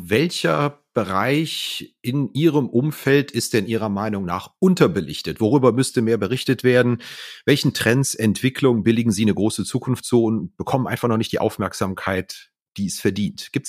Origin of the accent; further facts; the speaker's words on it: Cologne, North Rhine-Westphalia, Germany; als Kölner